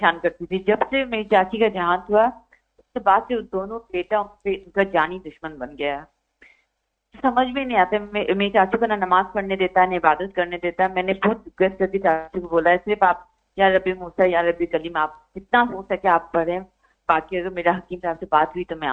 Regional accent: Bangladesh; मैं बांग्लादेश से हूँ।

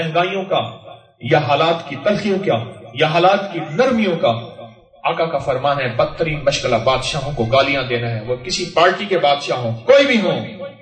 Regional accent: Bahawalpur, Punjab, Pakistan; میں نے کہا یہ تو ریاست بہاولپور میں ہے, میں بھی بہاولپور کا ہوں.

